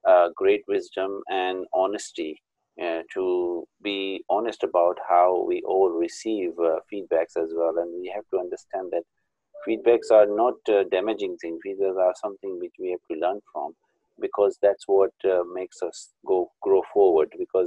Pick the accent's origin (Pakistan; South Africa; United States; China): Pakistan; now in United Kingdom; I'm from Pakistan. She's from India. So. And I'm in the UK